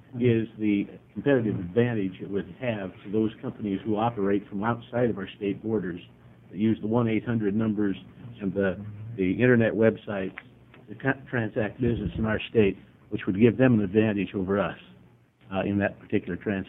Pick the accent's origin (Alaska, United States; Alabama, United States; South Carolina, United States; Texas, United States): Texas, United States; Dallas; Well, for the record … from Dallas.